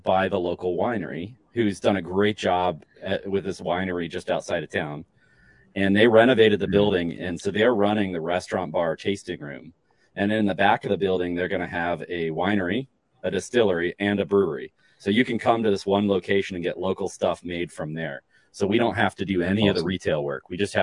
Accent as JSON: {"language": "English", "town": "Logan", "region": "Ohio", "country": "United States", "tie": "born or raised there", "said": "we started it up in my hometown where I grew up. It's a little town called Logan in southeastern Ohio."}